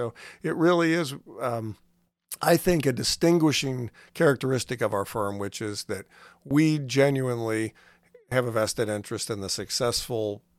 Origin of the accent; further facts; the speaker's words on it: Godfrey, Illinois, United States; I grew up in the Alton Godfrey area.